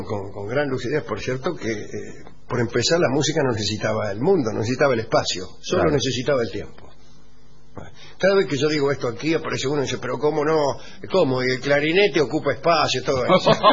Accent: Villa Paranacito, Entre Ríos, Argentina; de Paranacito. El lunes vinimos

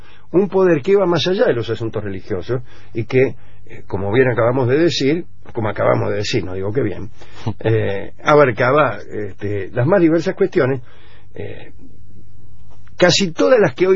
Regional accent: Morse, Buenos Aires Province, Argentina; born there; es verdad, nací en Morse yo.

